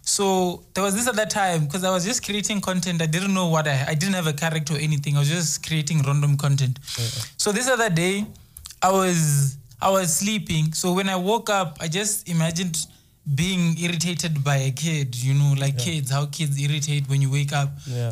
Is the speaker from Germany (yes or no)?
no; Musina, Limpopo, South Africa; I'm from Musina. It's not a small town, but it's a small town. So, yeah, I'm turning 26 this year.